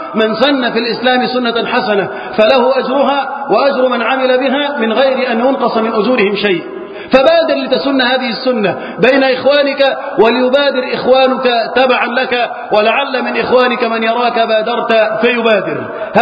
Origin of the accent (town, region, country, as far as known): Egypt